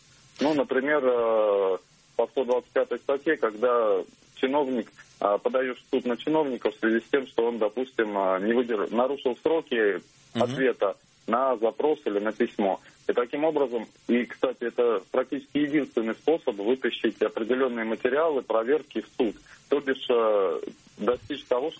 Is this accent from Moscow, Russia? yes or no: no; Volgograd, Volgograd Oblast, Russia; Я из Волгограда.